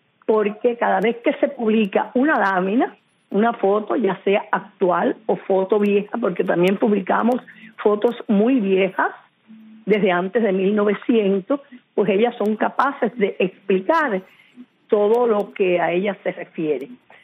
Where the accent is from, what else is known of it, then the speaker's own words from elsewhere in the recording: Sancti Spíritus, Cuba; no solamente somos espirituanos, también somos cubanos.